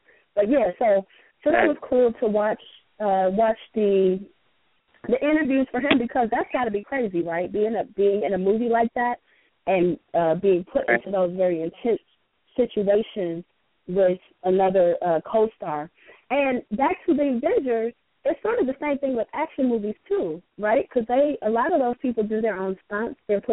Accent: Michigan, United States; And yes, I know, I'm from Michigan, and I should be ashamed of myself.

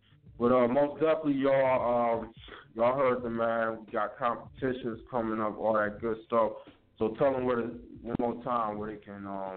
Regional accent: Detroit, Michigan, United States; What's up from my hometown?

